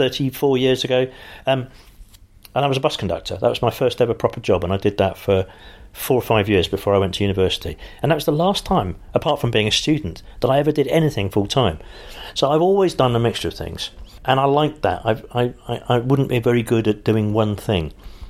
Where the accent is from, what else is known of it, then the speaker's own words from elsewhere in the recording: London, United Kingdom; But I am a Londoner to my core.